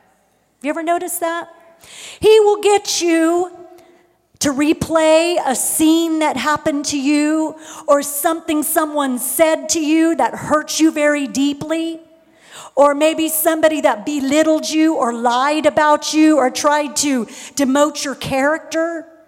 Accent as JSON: {"language": "English", "region": "Oklahoma", "country": "United States", "tie": "born or raised there", "said": "I'll admit, I was raised in Oklahoma, and everyone just says, well, bless their heart."}